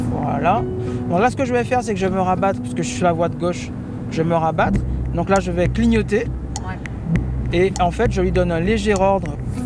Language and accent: French; Guadeloupe; parce que je suis Guadeloupéen.